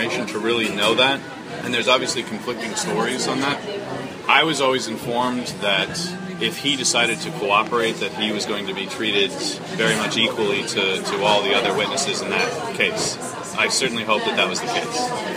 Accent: United States; listen, I'm an American, he's a Canadian.

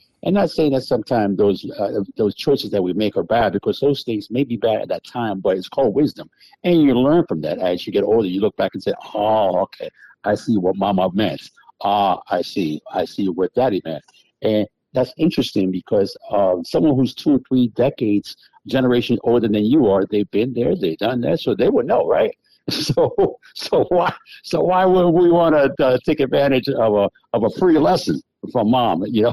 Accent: New Haven, Connecticut, United States; I grew up in, it's interesting because I grew up in New Haven. We were like all over the place on Howard Avenue. We were over on Grand Avenue. We were in City Point, Washington Avenue, the Hill, yay for the Hill.

